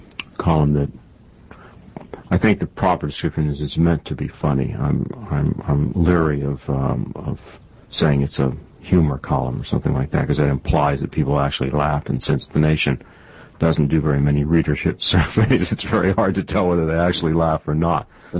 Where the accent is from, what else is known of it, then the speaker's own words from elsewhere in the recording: Kansas City, Missouri, United States; I grew up in Kansas City, the heart of America, as we used to call it.